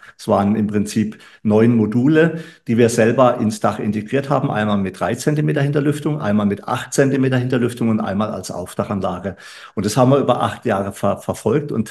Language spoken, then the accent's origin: German; Freiburg, Baden-Württemberg, Germany; Ich selber bin ja aus Freiburg.